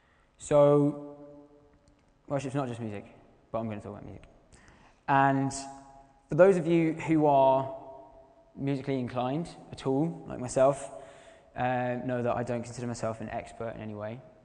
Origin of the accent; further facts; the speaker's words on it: Yorkshire and the Humber, United Kingdom; But I grew up in West Yorkshire